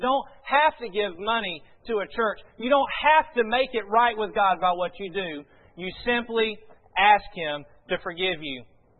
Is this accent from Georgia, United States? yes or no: yes; Georgia, United States; Now, folks, I'm from Georgia. Specifically, I'm from Madison County.